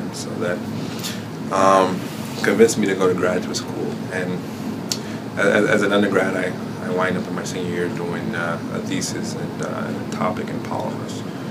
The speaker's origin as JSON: {"language": "English", "town": "Houston", "region": "Texas", "country": "United States", "said": "but I'm from Houston, I'm from Texas originally"}